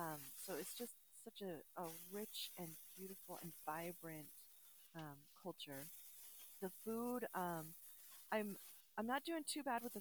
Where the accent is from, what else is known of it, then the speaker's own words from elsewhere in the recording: United States; So again, going back to that being American and living with such privilege, even though, you know, my family wasn't exceptionally wealthy